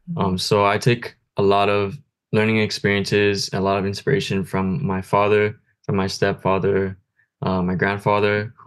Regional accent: Hawaii, United States; I am Native Hawaiian and Asian.

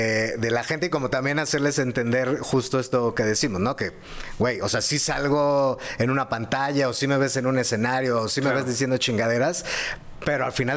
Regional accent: Iztapalapa, Mexico City, Mexico; pero entiende que yo soy de Iztapalapa, o sea.

